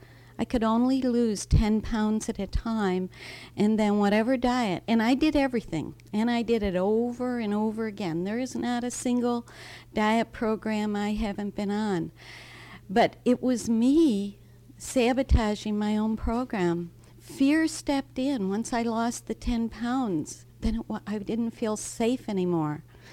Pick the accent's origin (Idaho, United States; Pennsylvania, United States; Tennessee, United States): Idaho, United States; Buhl; I'm from Buell, Idaho.